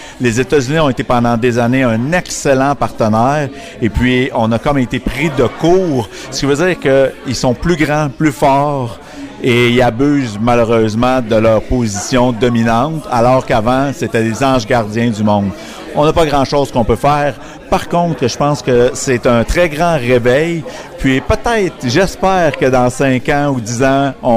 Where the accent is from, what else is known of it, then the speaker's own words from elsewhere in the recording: Canada; ces gens-là ne sont pas à l'aise avec le fait qu'on est Canadien